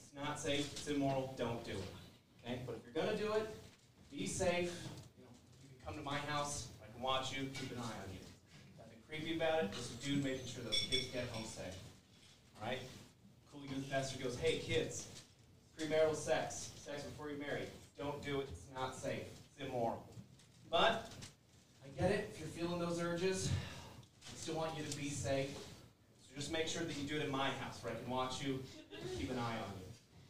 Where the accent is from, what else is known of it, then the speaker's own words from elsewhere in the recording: Colorado Springs, Colorado, United States; Excited to be up here in Denver. I'm from Colorado Springs. And if you're familiar with the area at all, I live downtown.